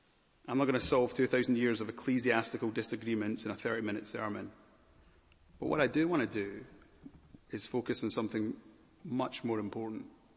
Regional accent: Scotland, United Kingdom; I come from Scotland.

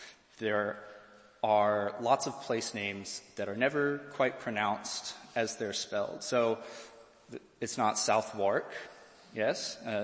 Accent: United States; now in London, United Kingdom; So that's a long time as an American living in a foreign country separated by a common language, right?

